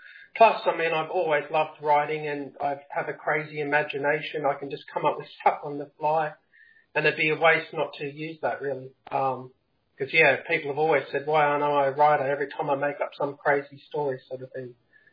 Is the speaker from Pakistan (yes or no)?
no; Perth, Western Australia, Australia; I'm from Perth, Australia.